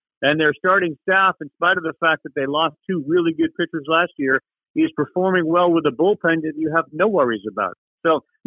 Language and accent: English; New England, United States; Gosh, you know, I grew up in New England.